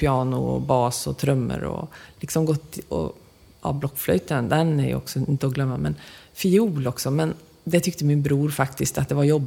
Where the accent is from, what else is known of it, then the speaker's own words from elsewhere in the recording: Skara, Västra Götaland County, Sweden; also born or lived in Falköping / Skövde / Mullsjö; man kan väl säga att jag är skaraborgare. För jag föddes i Falköping, men jag bodde i Skövde då. Mm. 4 månader. Sen flyttade vi till Skara till jag var 13 år. Och sen flyttade jag till Mullsjö.